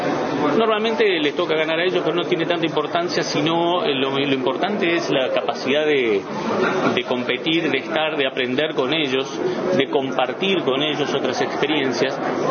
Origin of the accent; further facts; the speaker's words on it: Carmelo, Colonia, Uruguay; born there; Yo soy nacido en Carmelo